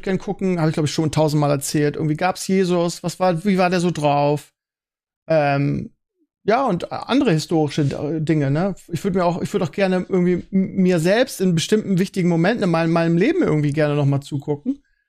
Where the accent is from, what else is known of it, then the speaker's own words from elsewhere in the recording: Bremen, Germany; Und dann bin ich in Gröpeling groß geworden und dann wollte ich aber auch schnell da raus und habe eigentlich so meine Studienzeit und so im sehr netten und unkomplizierten Findorf verbracht.